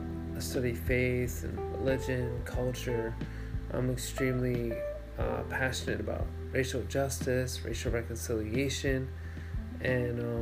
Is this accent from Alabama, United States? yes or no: no; Albany, New York, United States; I'm from upstate New York, like Albany area.